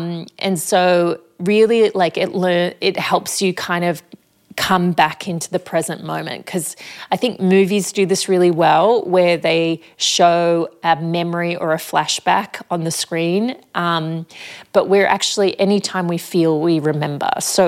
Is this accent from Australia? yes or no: yes; Australia; And I think growing up in Australia, I mean, it might be a common thing in Australia